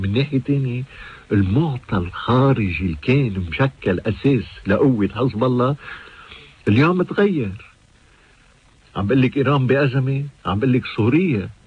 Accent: Lebanon; عم برجع أقول كلبنانيين

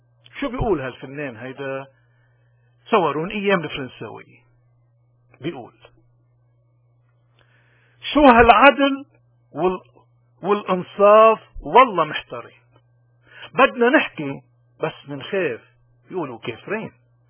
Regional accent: Lebanon; ونحن منا ابدا بلبنان او بالاغتراب كلبنانيين بجزر عايشين

